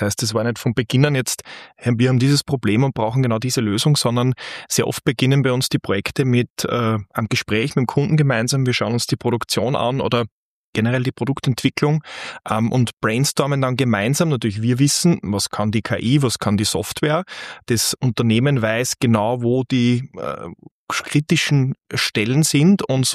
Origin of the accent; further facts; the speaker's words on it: Upper Austria, Austria; bei uns in Oberösterreich